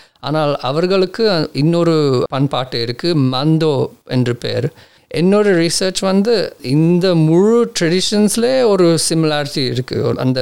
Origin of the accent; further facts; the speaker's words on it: Australia; also born or lived in Colombo, Sri Lanka / Nigeria; நான் கொழம்புல பிறந்தேன். 30 நாள்ல நான் இலங்கையிலேருந்து வெளுக்கிட்டேன். நைஜீரியாவில 5 வருஷம் இருந்துட்டு 5 வயசுல ஆஸ்திரேலியாவுக்கு வந்தேன். ஸோ இங்கே தான் வாழ்ந்தேன். என் அப்பா அம்மா சொந்த ஊர் இந்தியாவும் இலங்கையிலும் சொந்தம் இருக்கு.